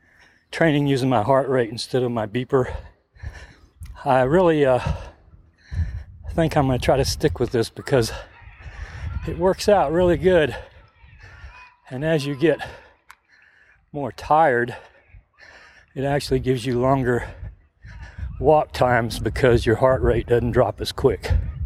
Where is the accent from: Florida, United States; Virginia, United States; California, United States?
Florida, United States; Since I grew up in Florida and ran in Florida